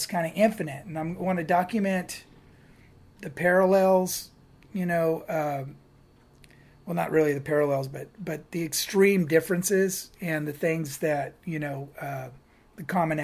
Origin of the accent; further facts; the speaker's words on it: Fresno, California, United States; Yeah, I grew up in Fresno